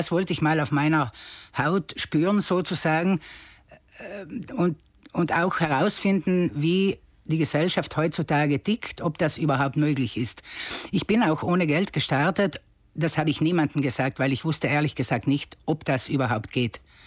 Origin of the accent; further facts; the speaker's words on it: Stilfes, Trentino-Alto Adige, Italy; die erste Etappe war vom Brenner bis nach Stilfes, das ist mein Heimatdorf, und dort habe ich zum Beispiel dann bei meiner Mutter übernachtet.